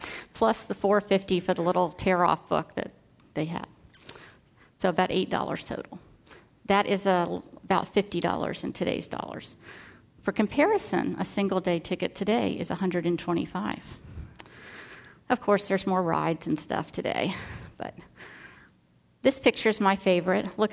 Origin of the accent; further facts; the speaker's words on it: Sarasota, Florida, United States; When I was a little girl growing up in Sarasota